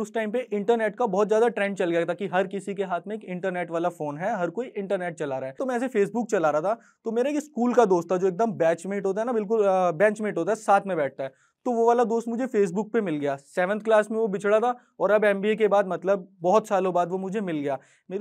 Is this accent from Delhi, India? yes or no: yes; Delhi, India; और मैं दिल्ली में ही पला बड़ा हूं